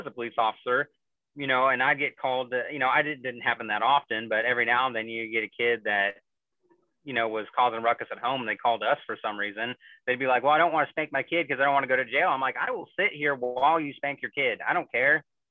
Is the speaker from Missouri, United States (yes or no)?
yes; Missouri, United States; Well, I'm originally from Missouri.